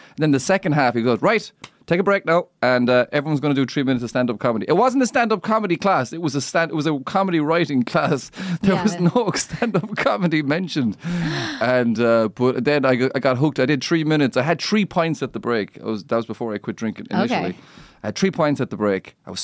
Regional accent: Ireland; I'm Irish, that's true.

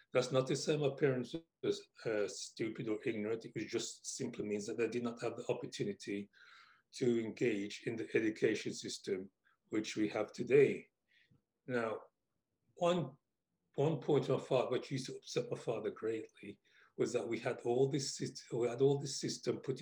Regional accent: England, United Kingdom; before I explain to you or try to explain what life was like for me growing up in England.

